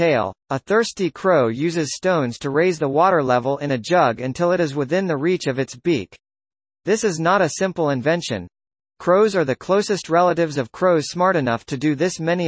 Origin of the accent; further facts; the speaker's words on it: Tamil Nadu, India; I have heard these stories in Tamil because I grew up in Tamil Nadu, India.